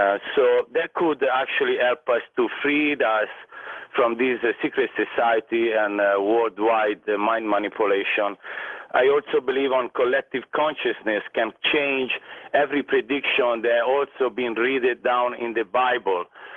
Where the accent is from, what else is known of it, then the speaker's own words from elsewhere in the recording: Italy; Joshua, I'm following what you're saying, and I'm originally from Italy.